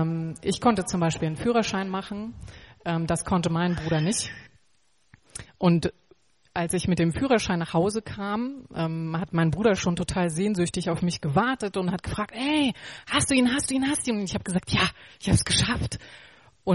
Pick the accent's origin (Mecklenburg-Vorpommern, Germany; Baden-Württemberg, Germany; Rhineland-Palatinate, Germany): Mecklenburg-Vorpommern, Germany; Greifswald; Ich bin 36 Jahre, bin in Greifswald geboren und auch zur Schule gegangen.